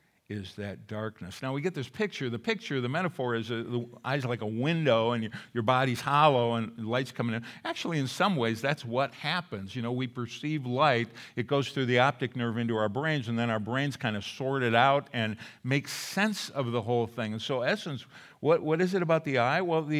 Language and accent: English; Minnesota, United States; I grew up in Minnesota